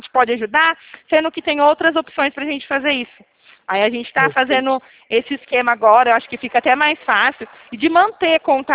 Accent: Curitiba, Paraná, Brazil; born there; now in São Paulo, Brazil; Eu moro em São Paulo, mas eu nasci lá em Curitiba. Pequenininha. Faz muito tempo que eu não vou pra lá.

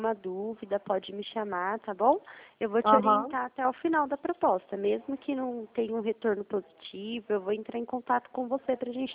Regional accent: Delfim Moreira, Minas Gerais, Brazil; moved away; eu trabalho aqui na Central, no interior de São Paulo, mas eu sou do interior de Minas Gerais. A cidade que eu moro chama Delfim Moreira, não sei, morava, né? Não moro mais lá já tem 5 anos.

